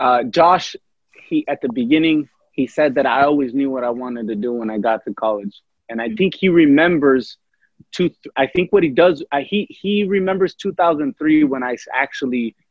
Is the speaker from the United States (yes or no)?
no; Mexico; si eres mexicano, sabes que soy mexicano.